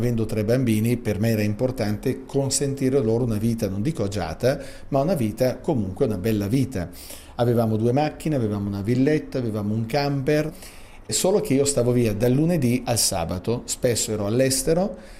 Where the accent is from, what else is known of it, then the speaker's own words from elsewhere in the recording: Como, Lombardy, Italy; quindi io sono comasco da 45 anni